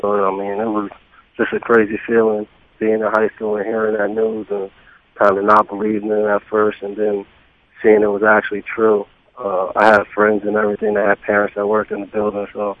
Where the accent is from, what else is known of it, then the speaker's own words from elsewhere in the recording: New York, United States; I'm from New York, and I went to high school right along the border in Lawnsville, New Jersey.